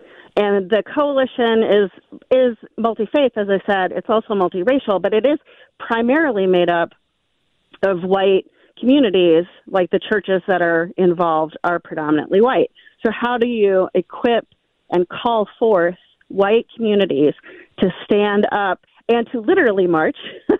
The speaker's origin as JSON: {"language": "English", "town": "Memphis", "region": "Tennessee", "country": "United States", "tie": "born or raised there", "said": "So I grew up in Memphis, Tennessee, and saw like my whole life this the impact of racial injustice."}